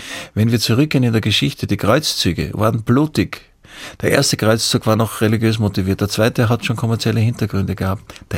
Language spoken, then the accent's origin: German; Vienna, Austria; Ich bin halt ein Wiener, ich schwärme heute ein bisschen.